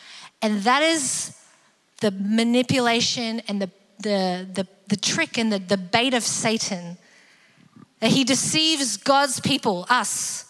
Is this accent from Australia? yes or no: yes; Australia; I grew up Australian. I know the Australian colloquialisms